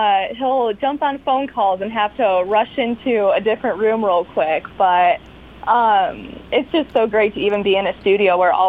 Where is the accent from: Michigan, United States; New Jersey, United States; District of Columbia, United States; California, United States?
Michigan, United States; Ortonville; Yes. So I'm from Ortonville. But I grew up riding horses out here